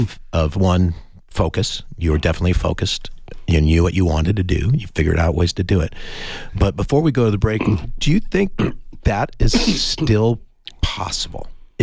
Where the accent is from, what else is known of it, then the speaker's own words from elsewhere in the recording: Whittier, California, United States; and I grew up in Whittier, California.